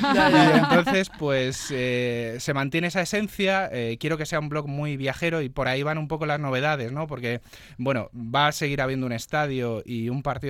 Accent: Madrid, Community of Madrid, Spain; Y yo soy de Madrid, soy madrileño, vaya, ¿no?

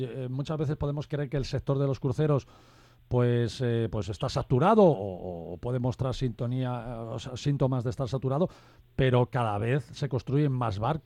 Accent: Spain; ¿En qué somos mejores los españoles o el mercado español?

